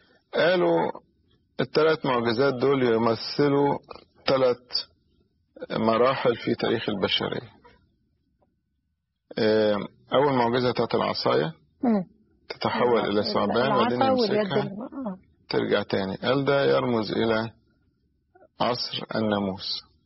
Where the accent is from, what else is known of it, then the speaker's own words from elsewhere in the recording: Egypt; احنا بنستخدمها كمصريين